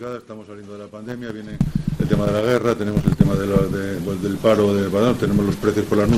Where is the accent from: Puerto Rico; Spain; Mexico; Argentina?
Spain; Castile and León; nos preocupa como castellanos leoneses